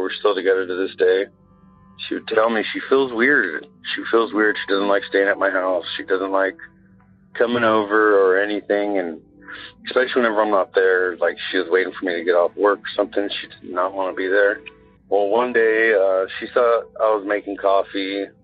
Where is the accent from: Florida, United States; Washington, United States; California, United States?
California, United States; Willis; born or raised there; now in Phoenix, United States